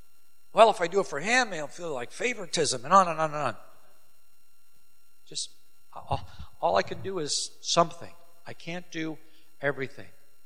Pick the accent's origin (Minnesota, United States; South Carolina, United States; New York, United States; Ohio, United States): New York, United States; I was raised on Long Island